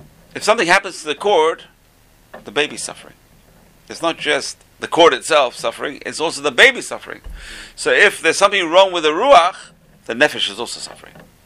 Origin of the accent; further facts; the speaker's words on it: London, United Kingdom; I used to be a kid in London, growing up in London.